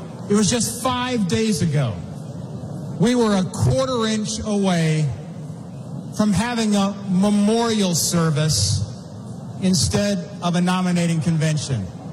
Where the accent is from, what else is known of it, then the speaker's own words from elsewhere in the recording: Montana, United States; when I was a kid growing up in Montana, my grandma taught me an important lesson